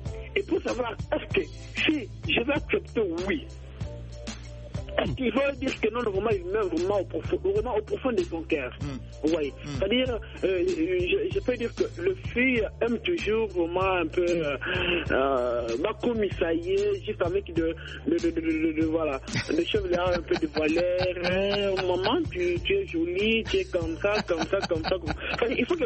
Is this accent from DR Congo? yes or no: yes; Tshikapa, Kasaï, DR Congo; born there; je suis né à Tchikapa.